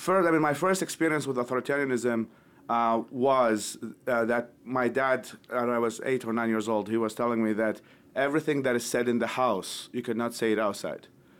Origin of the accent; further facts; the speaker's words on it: Baghdad, Baghdad Governorate, Iraq; So I grew up in West Baghdad, and West Baghdad is mostly known because it was close to Fallujah